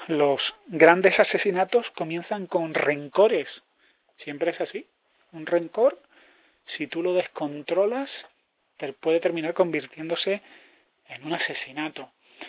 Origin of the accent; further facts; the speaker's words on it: Granada, Andalusia, Spain; also born or lived in Seville; en Sevilla, que es de donde yo procedo, aunque yo soy de Granada, pero he vivido muchísimos años en Sevilla